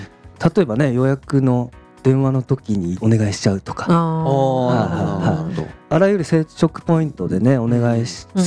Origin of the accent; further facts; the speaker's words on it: Fukushima, Japan; まあ地元福島ではそんなに僕は盛り上がってないっていう判断をして